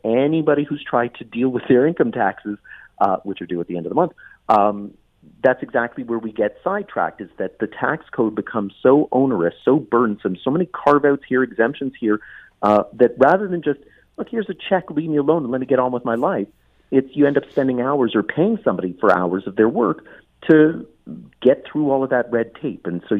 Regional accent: Canada; which is what we think of as being inherently Canadian and the main thing that differentiates us from the Americans

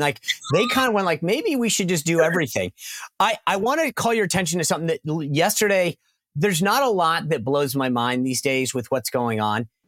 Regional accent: Rhode Island, United States; I mean, I'm from Rhode Island. We have like barely 1 million people.

